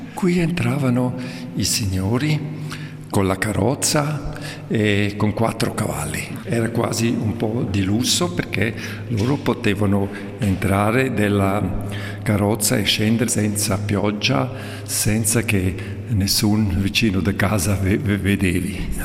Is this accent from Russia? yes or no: no; Graubünden, Switzerland; now in Poschiavo, Switzerland; Io sono dell'Engadina, no? E 10 anni fa ci siamo trasferiti in questa bella casa.